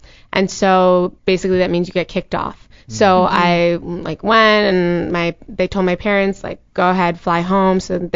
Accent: New Jersey, United States; born there; now in Los Angeles, United States; No, I was born in New Jersey.

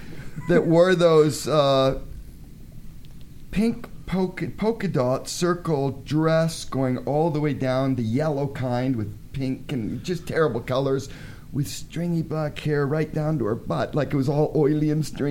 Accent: Canada; now in Paradise, United States; Originally Canada.

